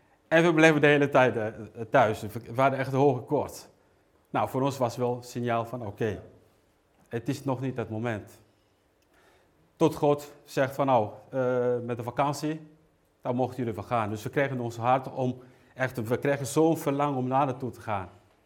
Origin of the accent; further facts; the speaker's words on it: Angola; ik kom uit Angola.